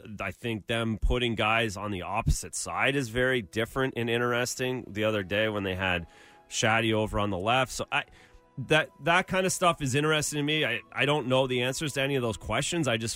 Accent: Canada; As a Canadian, I have to stop.

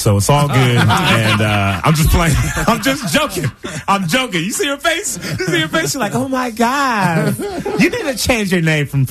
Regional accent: Memphis, Tennessee, United States; born or raised there; also born or lived in Portland, Oregon

